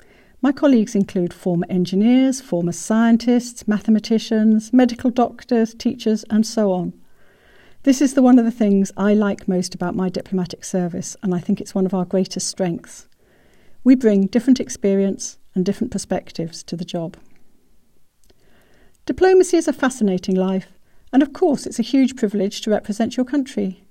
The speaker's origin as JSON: {"language": "English", "country": "United Kingdom", "said": "about the issues that matter most to me as a British diplomat in the early 21st century"}